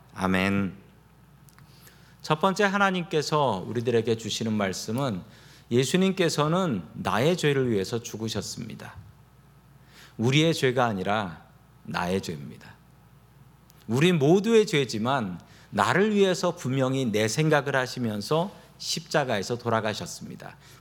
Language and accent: Korean; Seoul, South Korea; 저는 아주 가난한 집에서 태어났습니다. 서울에서 살기는 했지만 봉천동에 있는 무허가 주택에서 살았고 고등학교 때까지 무허가 주택에서 살았습니다.